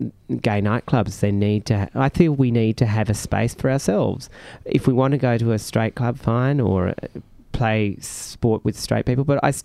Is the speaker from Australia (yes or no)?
yes; Hobart, Tasmania, Australia; I'm from Hobart.